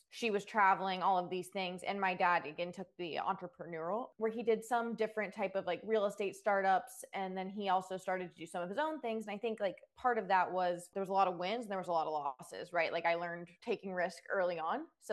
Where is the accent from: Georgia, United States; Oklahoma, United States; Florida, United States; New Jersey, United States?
Georgia, United States; I went to Alabama, which is like frowned upon considering I grew up outside of Atlanta. My whole family was, I grew up a Georgia fan.